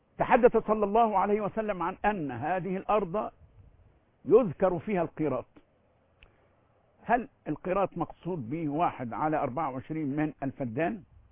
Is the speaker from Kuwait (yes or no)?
no; Egypt; عندنا ما نقول عيار 24 فعلا عندنا في مصر، وفيه عيار 21 وعيار 18